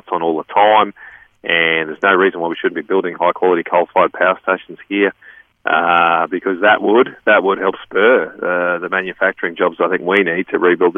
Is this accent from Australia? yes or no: yes; Queensland, Australia; I come from central Queensland.